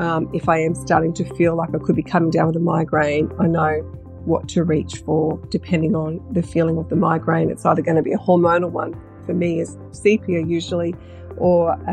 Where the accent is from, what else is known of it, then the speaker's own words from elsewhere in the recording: New South Wales, Australia; I'm from the Clarence Valley in New South Wales, Australia.